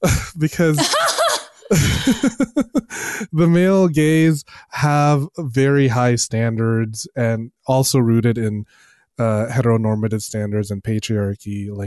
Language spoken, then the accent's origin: English; Philippines; I probably should just like tattoo the word "I am Filipino."